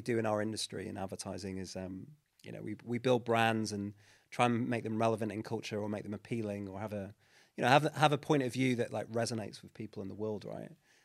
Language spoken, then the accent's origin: English; Blackpool, North West England, United Kingdom; So I'm originally from Blackpool.